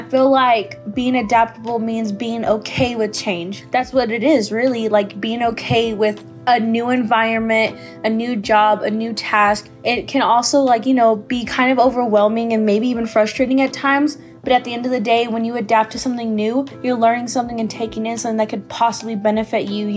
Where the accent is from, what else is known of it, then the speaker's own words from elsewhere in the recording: Lubbock, Texas, United States; I'm from Lubbock, Texas.